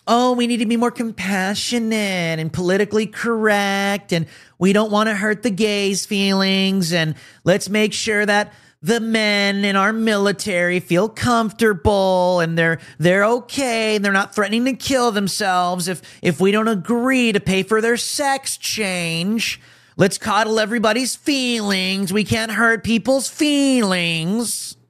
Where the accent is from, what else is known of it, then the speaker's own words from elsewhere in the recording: United States; I mean, I'm an American